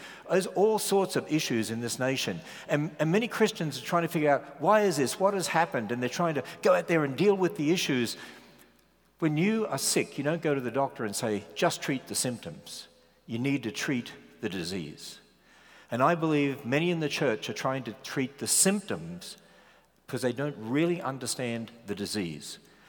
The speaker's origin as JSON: {"language": "English", "country": "Australia", "said": "you have to get used to my southern accent, very deep southern accent. My wife and I originally come from Australia."}